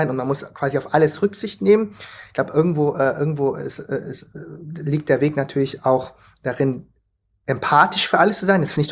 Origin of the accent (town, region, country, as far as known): Vietnam